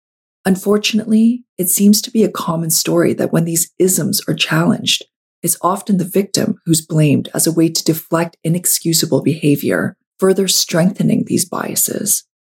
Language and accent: English; Canada; I haven't had a lot of personal experience with opportunities being withheld from me due to me being Chinese Canadian